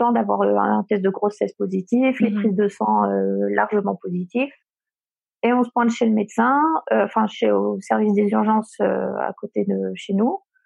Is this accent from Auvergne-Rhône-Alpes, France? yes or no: yes; Grenoble, Auvergne-Rhône-Alpes, France; moi je suis grenobloise.